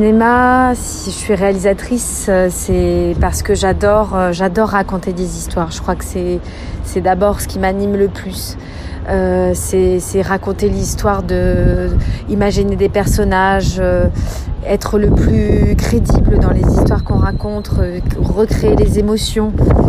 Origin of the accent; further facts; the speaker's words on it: France; also born or lived in Portugal; je suis française et portugaise